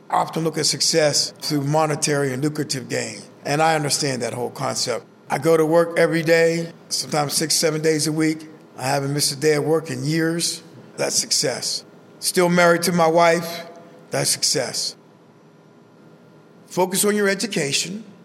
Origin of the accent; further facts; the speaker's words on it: Pittsburgh, Pennsylvania, United States; I'm actually from Homewood, and I grew up in Switzville.